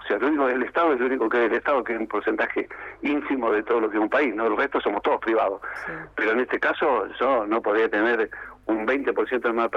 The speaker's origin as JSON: {"language": "Spanish", "country": "Argentina", "said": "Como argentinos, tengo que decirte que hay empleados del Estado"}